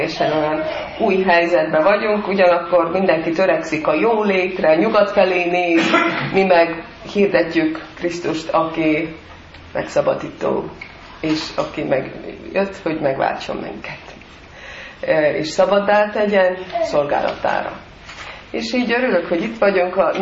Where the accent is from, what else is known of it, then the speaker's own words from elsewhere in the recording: Estonia; a kárpátaljai dédnagyapám református lelkész volt, én ott nőttem fel, Észtországban születtem, ott nőttem föl, de a nyarainkat valóban Kárpátalján töltöttünk.